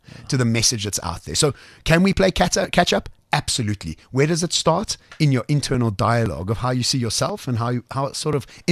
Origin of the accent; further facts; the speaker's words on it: South Africa; So I think as South Africans, the first thing we need to under